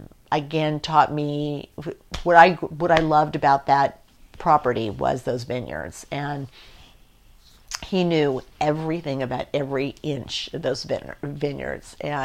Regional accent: Napa, California, United States; I was still a Napan. I was somebody from Napa Valley, and that was not really looked at very kindly

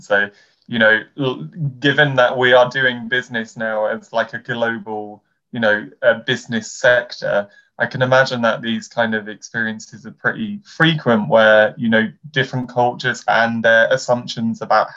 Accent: London, United Kingdom; accent: London; I'm British. I sound on the whole relatively standard, but you know, you can probably hear there's some features in my speech that are London, because I am from London

